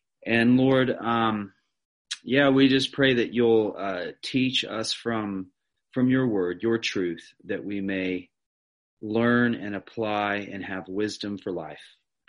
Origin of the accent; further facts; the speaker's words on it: United States; now in Mosgiel, New Zealand; wife and I, we live in just outside of Mosgiel on a sheep farm, and I am from America, but we've lived in New Zealand for nearing 4 years, and my wife is from Timaru. And we have 5 children.